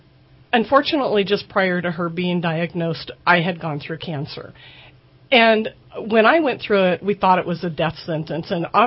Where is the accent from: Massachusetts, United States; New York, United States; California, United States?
California, United States; Alturas; now in Redding, United States; Well, I grew up in Alturas, and when I graduated high school, I moved here to Reading, and I went to work for the city of Reading